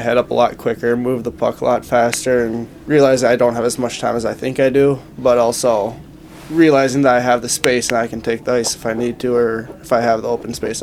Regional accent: Minnesota, United States; Yeah, I had my own yard rink, whatever you want to call it. And then got a pond at my dad's house, and he set up a little rink there

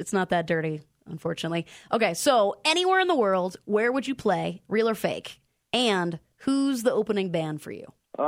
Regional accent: New Port Richey, Florida, United States; Dude, that's where I'm from.

